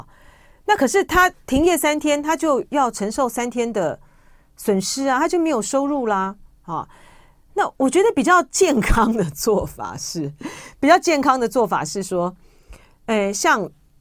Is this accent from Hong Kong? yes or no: no; Taiwan; 就是我觉得美国人也是比较诚实了哈，就我们台湾人呢就是很喜欢。